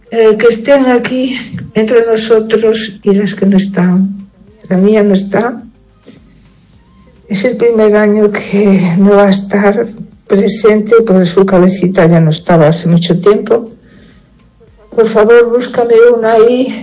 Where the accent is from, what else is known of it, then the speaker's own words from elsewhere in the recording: A Coruña, Galicia, Spain; la de Coruña.